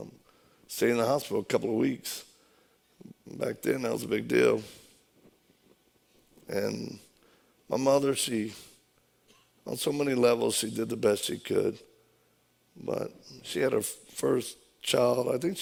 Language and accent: English; Louisiana, United States; No, I tell you, I'm from Louisiana. That's why I talk like this.